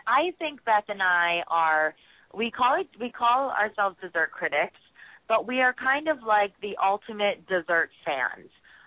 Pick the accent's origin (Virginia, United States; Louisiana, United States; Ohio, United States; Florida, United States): Ohio, United States; Canton; I'm from Canton, Ohio, and there's ice cream parlors about, yeah.